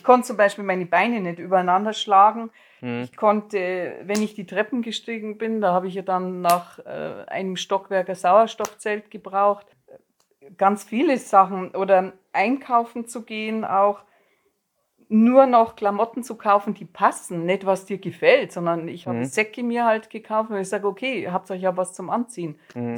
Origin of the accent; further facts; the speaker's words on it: Oberhausen, Bavaria, Germany; bin 62 Jahre alt, komme aus Oberhausen, Landkreis Weilheim, aus dem schönen Oberbayern.